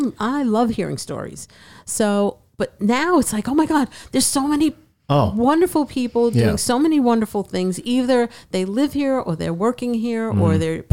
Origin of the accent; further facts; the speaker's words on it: New York City, New York, United States; now in Trenton, United States; as a New Yorker, like, you don't know the mayor.